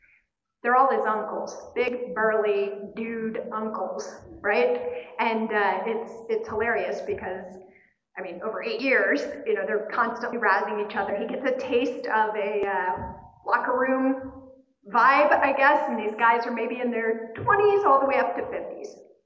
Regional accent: Florida, United States; I'm in from Florida

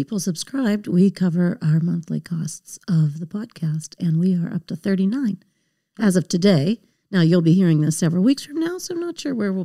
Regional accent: Pittsburgh, Pennsylvania, United States; I was being born and growing up in Pittsburgh, I had no experience with whitewater rafting until I came out and met your family out in Oregon.

